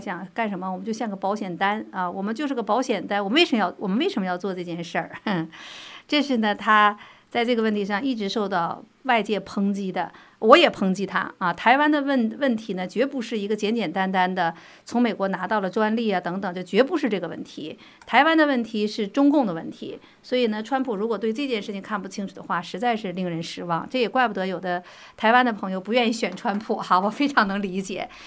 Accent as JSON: {"language": "Chinese", "country": "China", "said": "我是从大陆出来的"}